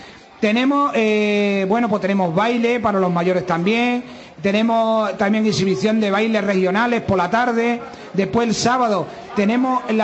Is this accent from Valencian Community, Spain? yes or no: no; Barcarrota, Extremadura, Spain; Los barcarroteños estamos como los gallegos en todos lados